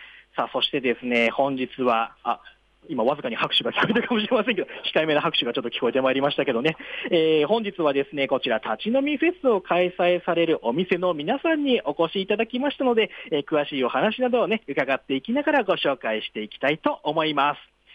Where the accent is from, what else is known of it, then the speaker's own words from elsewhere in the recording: Kyushu, Japan; 私、ちょっと九州出身なので、もつ大好きなんでございますけどもね